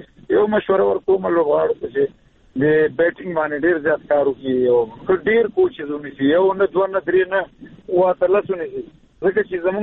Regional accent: Afghanistan; زه د خپلو افغانانو باندې غږ کوم چې ولې مونږ نور جنگ وکړو

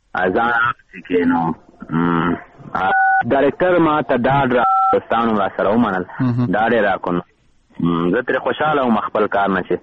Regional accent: Kunar, Afghanistan; زه د کونړ ولایت یم د وټپور ولسوالۍ اوسېدونکی یم او عمر مې 24 کاله دی

